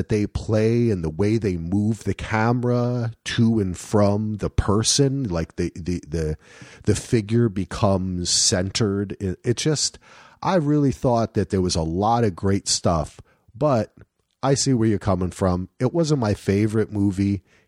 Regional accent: New Jersey, United States; I mean, I'm from New Jersey. Right. Obviously, a lot of this was in New York.

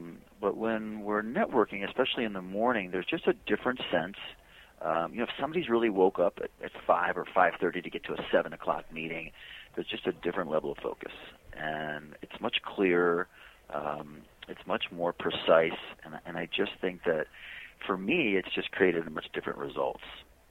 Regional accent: Detroit, Michigan, United States; now in New York, United States; For me specifically, I'm not a New Yorker. I'm born and raised in Detroit, so I didn't really know very many people here.

